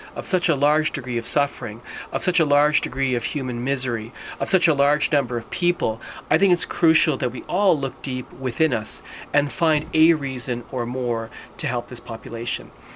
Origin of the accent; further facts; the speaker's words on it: Toronto, Ontario, Canada; as a Torontonian, as a Canadian, as a father, and as a husband, and as a son of a family who immigrated to this country